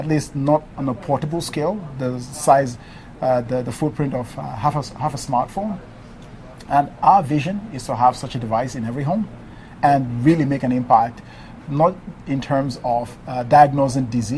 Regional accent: Nigeria; also born or lived in Switzerland; now in United States; I am originally from Nigeria. I went to Switzerland to study for my master's, my PhD, which I dropped out of.

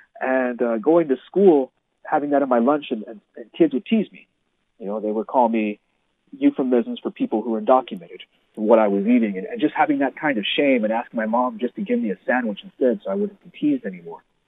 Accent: Arizona, United States; It's stuff I grew up with as Mexican American in Arizona.

